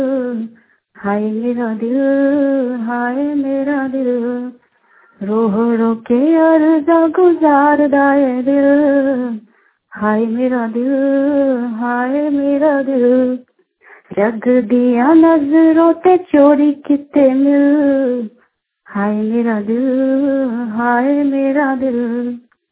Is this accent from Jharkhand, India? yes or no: yes; Ranchi, Jharkhand, India; मैं रांची से हूँ।